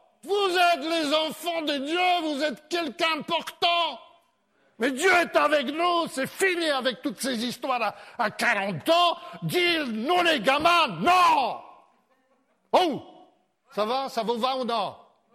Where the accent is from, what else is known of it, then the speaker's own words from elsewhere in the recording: France; oui, je viens de France, je suis un pasteur.